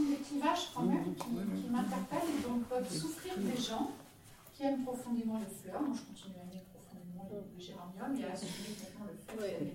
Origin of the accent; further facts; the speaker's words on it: Grand Est, France; Moi je suis alsacienne d'enfance, on va dire